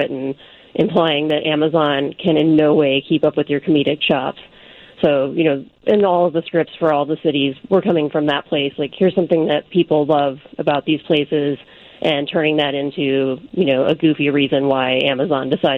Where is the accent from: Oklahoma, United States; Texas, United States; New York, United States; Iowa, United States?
Texas, United States; As a Texan, that is not exactly on the top of my list.